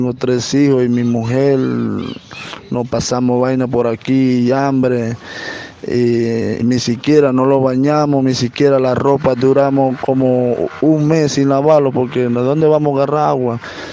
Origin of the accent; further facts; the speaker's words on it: Tucupita, Delta Amacuro, Venezuela; Yo tengo mi familia, tengo 3 hijos, vengo de Tucupita.